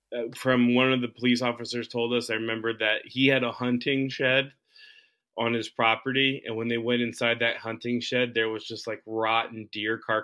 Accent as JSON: {"language": "English", "region": "Pennsylvania", "country": "United States", "said": "funniest part about it is we're all from Pennsylvania, right?"}